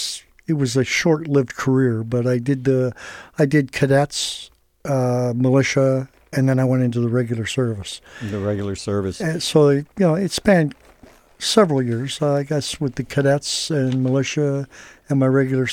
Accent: Ontario, Canada; born there; also born or lived in Manitoba; Well, I was born in Southern Ontario. Moved to Manitoba.

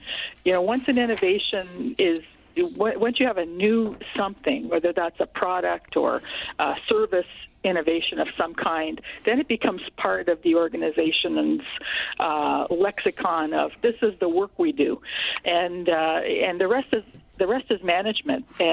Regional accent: Windsor, Ontario, Canada; born there; now in Toronto, Canada; in the Greater Toronto Area, where I have been for over 30 years now. I was born originally in Windsor, Ontario

